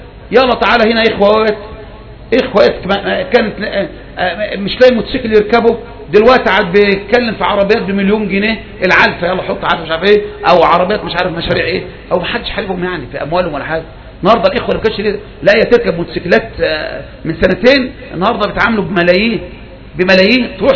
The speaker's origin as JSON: {"language": "Arabic", "country": "Egypt", "said": "ما احنا مصريين اهو"}